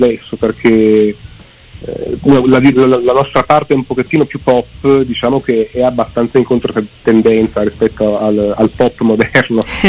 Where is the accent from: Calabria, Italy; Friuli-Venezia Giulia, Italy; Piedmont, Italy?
Piedmont, Italy; veniamo dalla provincia di Cuneo, anche noi.